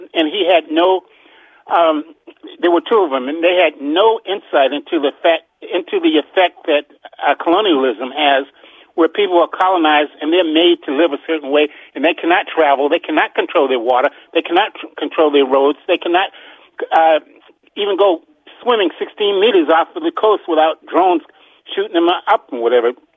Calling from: Upper Marlboro, Maryland, United States; from Upper Marlboro, Maryland.

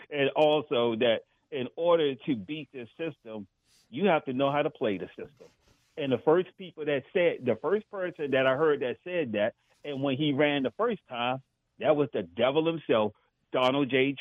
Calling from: Washington, District of Columbia, United States; from D.C., brother.

